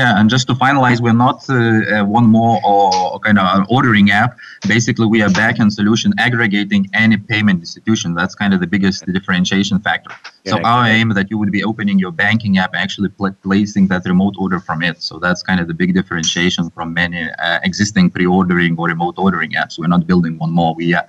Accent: Lithuania; We are from Lithuania ourselves. Actually, calling from here, from Vilnius now.

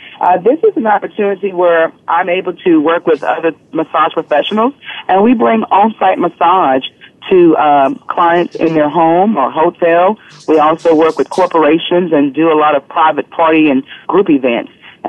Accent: Houston, Texas, United States; I'm from Houston, Texas in the United States.

